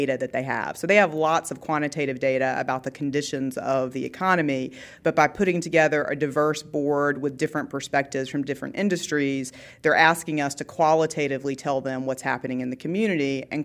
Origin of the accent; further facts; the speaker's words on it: Charlotte, North Carolina, United States; And so as an adult, to find that that wasn't true for all the children that were growing up in Charlotte at the same time, to me, the opportunity to come back and lead United Way